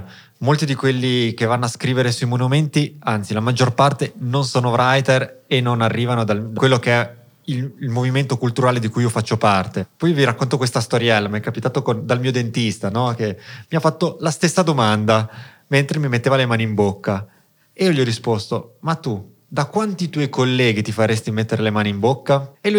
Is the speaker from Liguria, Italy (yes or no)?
yes; Liguria, Italy; io sono cresciuto in Liguria, sono cresciuto tra il mare e le montagne, le Alpi Marittime, quindi tra gli ulivi e i boschi